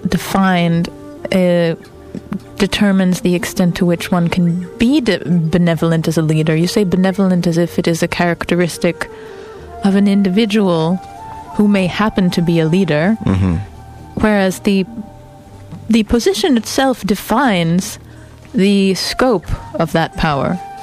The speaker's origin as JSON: {"language": "English", "region": "Hamburg", "country": "Germany", "second_language": "English", "said": "I just returned from a brief trip home to vote. I'm from Hamburg"}